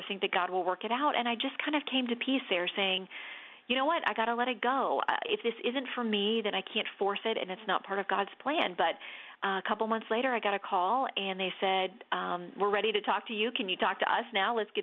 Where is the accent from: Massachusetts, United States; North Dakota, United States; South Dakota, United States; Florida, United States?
Florida, United States; I'm born and bred in Florida.